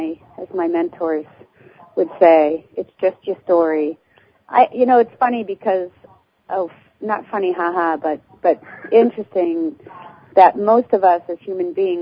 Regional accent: Massachusetts, United States; accent: Boston; that was my Boston accent.

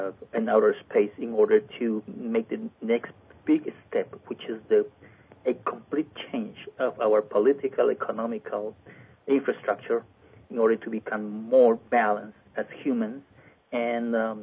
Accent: Lima, Peru; Well, yeah, I was born and raised in Lima, Peru.

